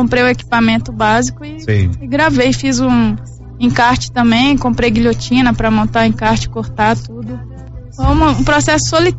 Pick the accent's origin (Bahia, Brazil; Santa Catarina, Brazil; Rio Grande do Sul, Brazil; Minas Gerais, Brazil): Minas Gerais, Brazil; Caetanópolis; Sou mineira, de Caetanópolis, cidade